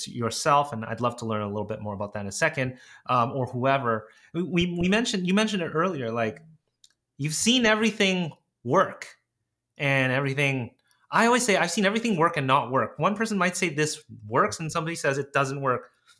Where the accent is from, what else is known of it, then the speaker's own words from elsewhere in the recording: Canada; I'm a Canadian.